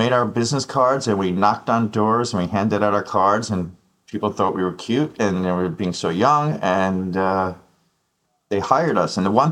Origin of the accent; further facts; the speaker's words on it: New York, United States; driving age in where I grew up in New York was 16